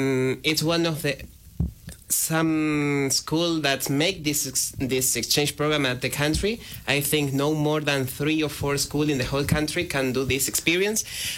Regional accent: Argentina; English is a second language; now in United States; I'm from Argentina, and I'm really happy to be here

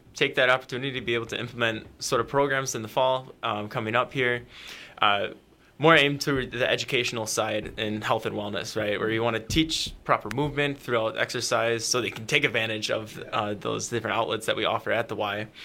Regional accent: Hales Corners, Wisconsin, United States; I'm originally from Milwaukee area. If anybody knows, I'm from Hales Corners or Greenfield area.

